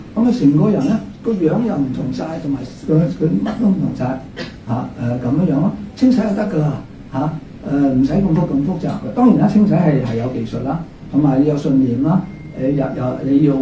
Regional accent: Hong Kong

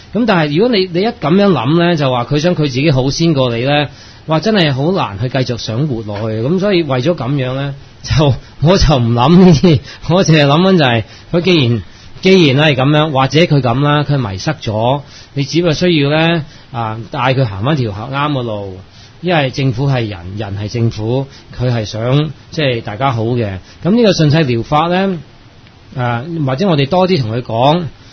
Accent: United States; Cantonese is a second language; 我係美國嚟㗎嘛

